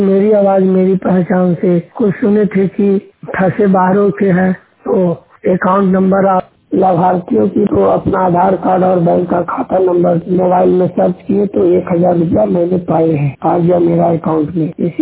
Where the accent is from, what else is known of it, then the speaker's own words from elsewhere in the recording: Sherpur, Bihar, India; now in Delhi, India; हरनौत प्रखंड नालंदा जिला के निवासी हूँ। मेरा गांव का नाम शेरपुर